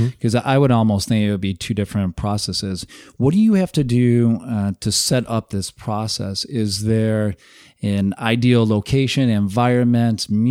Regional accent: Chicago, Illinois, United States; accent: Chicago; Born and raised in Chicago.

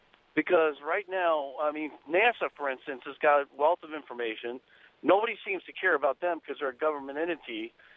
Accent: Southwest, United States; I grew up in the Southwest, and there was a lot of development in science in general

